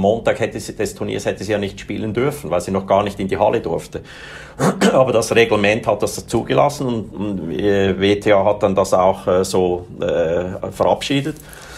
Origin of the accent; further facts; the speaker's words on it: Switzerland; ich bin Schweizer, ich bin in einer ganz normalen, mittelständigen Familie aufgewachsen